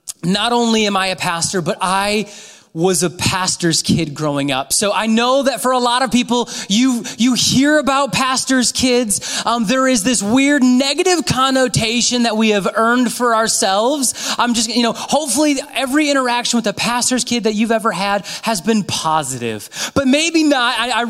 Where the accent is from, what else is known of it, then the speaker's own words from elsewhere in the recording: Holland, Michigan, United States; But I am from Holland, Michigan. I serve at a church up there called Central Wesleyan Church